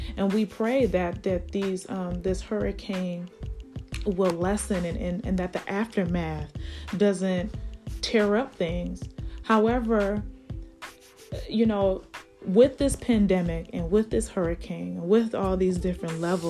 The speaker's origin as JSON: {"language": "English", "country": "United States", "tie": "born there", "said": "Like, I was born in America, and my roots are there."}